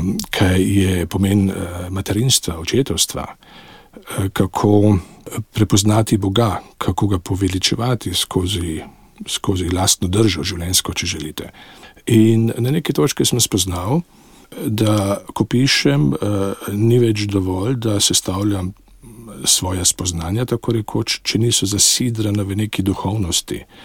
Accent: Klagenfurt, Carinthia, Austria; Jaz sem koroški Slovenec, rodil sem se v Celovcu, tam sem tudi doraščal v dvojezični družini, mama mi je Slovenka bila, nažalost je že preminila, iz Ljubljane in tako, da sem dvojezično doraščal

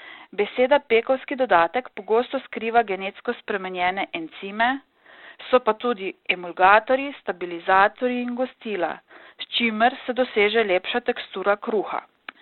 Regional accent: Krško, Lower Sava, Slovenia; Ker izhajam iz Krškega, dovolite, da v tem kontekstu uporabim rek

